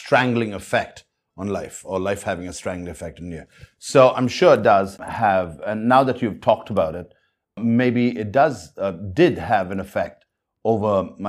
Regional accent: India; moved away; I've always been away from India, but I was always very proud of being Indian first and then everything else.

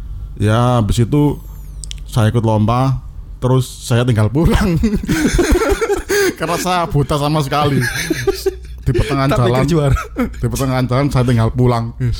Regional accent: Sidoarjo, East Java, Indonesia; also born or lived in Malang; Saya asli Putra Sidoarjo, yang lama tinggal di Malang dulu.

